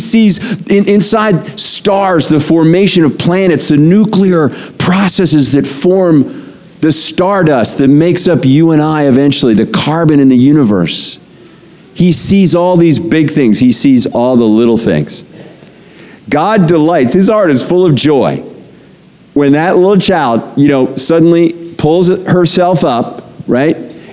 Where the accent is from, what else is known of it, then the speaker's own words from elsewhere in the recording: Pennsylvania, United States; I grew up in Pennsylvania. Every kid in eastern Pennsylvania goes there every year to the Franklin Institute.